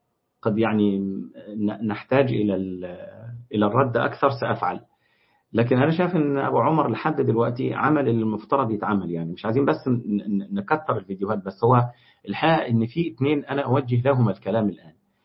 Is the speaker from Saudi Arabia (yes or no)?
no; Egypt; على المصيبة اللي حصلت عندنا في مصر امبارح